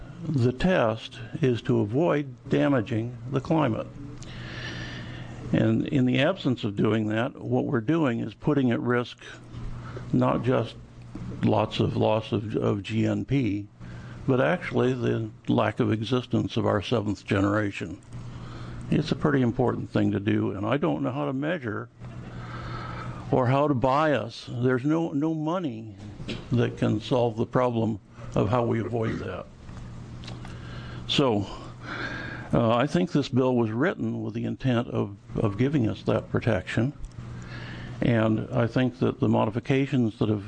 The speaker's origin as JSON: {"language": "English", "town": "Beaverton", "region": "Oregon", "country": "United States", "said": "from Beaverton"}